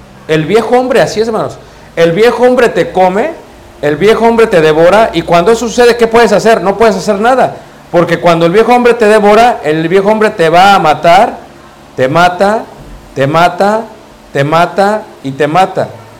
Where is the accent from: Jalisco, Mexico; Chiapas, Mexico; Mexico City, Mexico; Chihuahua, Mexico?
Mexico City, Mexico; Yo soy de Ciudad de México. Entonces le poníamos varios candados a la puerta.